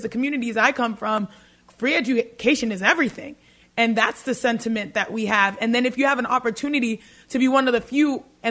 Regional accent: Houston, Texas, United States; I'm from the South, born and raised in Houston, Texas. How us in the South say athletes, not like athletes.

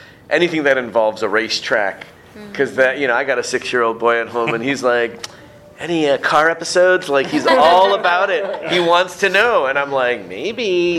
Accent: Philippines; now in Toronto, Canada; You'd think for me being a Filipino in this stint, I'd be good because I have a karaoke machine in my house back in Toronto.

